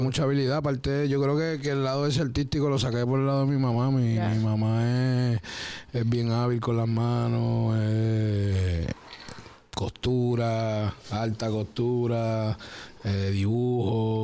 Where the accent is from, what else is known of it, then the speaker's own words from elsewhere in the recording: Trujillo Alto, Puerto Rico; Trujillo Alto City, Puerto Rico, de verdad, de allí salimos agradecido a mi pueblo, a mi gente, los que me vieron crecer y soy de allí, de Trujillo Alto. Me crié en el Conqui, me crié en Inter, el Covadonga, en todo ese lado.